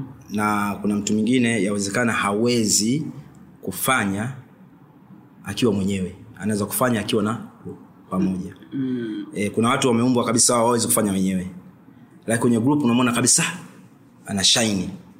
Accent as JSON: {"language": "Swahili", "country": "Tanzania", "said": "tumetoka East Africa Tanzania"}